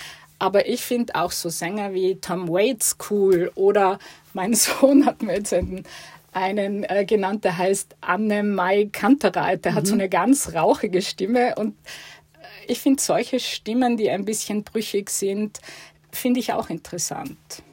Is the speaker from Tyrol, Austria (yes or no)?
yes; Tyrol, Austria; Ich bin zwar in Tirol aufgewachsen, aber mein Vater war Deutscher, meine Mama kommt aus Wien und insofern wurde bei uns zu Hause Hochdeutsch gesprochen